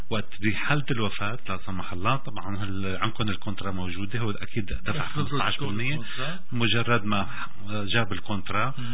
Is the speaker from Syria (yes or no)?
yes; Syria; نحن كسوريين او كعرب